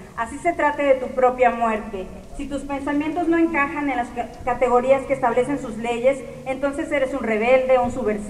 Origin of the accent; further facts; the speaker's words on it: Oaxaca, Mexico; yo soy de Oaxaca, pero estoy ahorita trabajando en el norte.